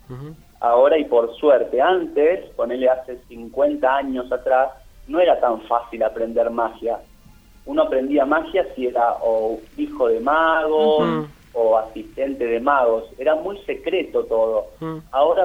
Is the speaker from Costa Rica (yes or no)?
no; Buenos Aires, Argentina; yo soy de Buenos Aires, zona oeste. Yo vivo en Aedo.